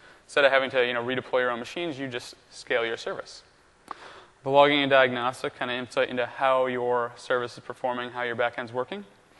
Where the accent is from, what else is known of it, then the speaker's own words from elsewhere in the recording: Michigan, United States; now in Washington, United States; I grew up in Michigan. I now live in Washington